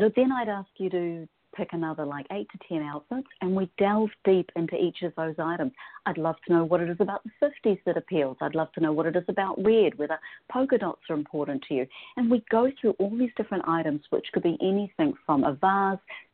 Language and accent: English; New Zealand; now in Seattle, United States; I am from New Zealand. I'm now based in Seattle, and I'm so blessed. I love Seattle. Washington State is absolutely stunning, but I am from New Zealand. And growing up in New Zealand, we grew up with British and American TV shows.